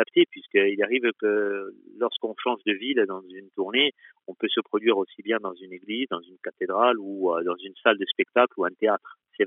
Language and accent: French; Corsica, France; comme on dit chez nous en Corse, un véritable retour de la part du public.